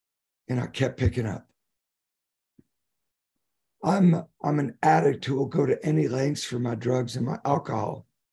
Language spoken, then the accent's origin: English; Phoenix, Arizona, United States; Now, I said … I'm from Phoenix, Arizona.